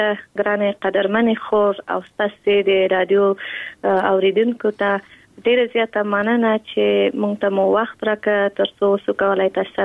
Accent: Kabul, Afghanistan; born or raised there

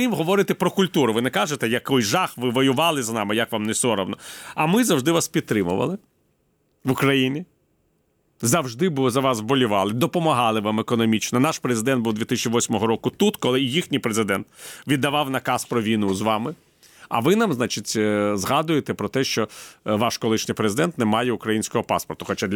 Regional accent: Kyiv, Ukraine; А ви звідки? Я кажу, я з Києва.

